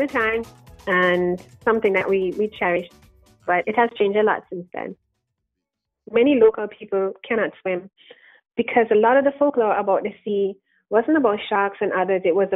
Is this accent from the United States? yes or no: no; Antigua & Barbuda; Yes, I was born and raised in Antigua.